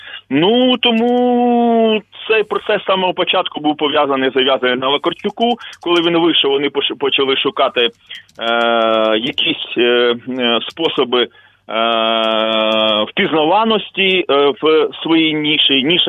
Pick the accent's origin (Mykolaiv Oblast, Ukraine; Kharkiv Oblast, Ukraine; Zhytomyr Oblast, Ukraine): Mykolaiv Oblast, Ukraine; Mykolaiv; Ну, героям слава і привіт землякам, я сам з Миколаєва.